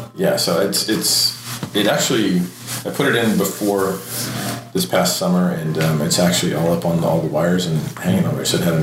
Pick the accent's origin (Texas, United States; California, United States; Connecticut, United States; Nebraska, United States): California, United States; Escalon; That's where I grew up out in Escalon, which, is a... It's funny looking back on it. It is a fairly substantial grape growing region. we always thought of it as a dairy region, which it is a huge dairy region, but it is a fairly substantial grape growing